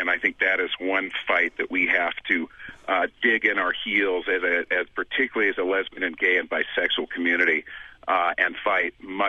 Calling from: Reno, Nevada, United States; Hi. Great show. I am calling from Nevada.

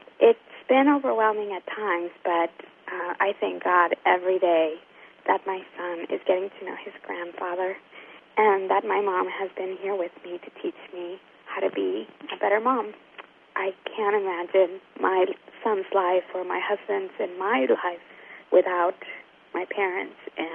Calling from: Mission, Texas, United States; from Mission, Texas, and I listen to Tell Me More on the web.

